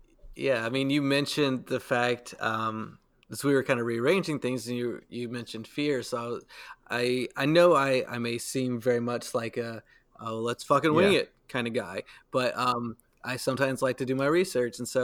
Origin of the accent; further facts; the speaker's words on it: the South, United States; like I said, growing up in the South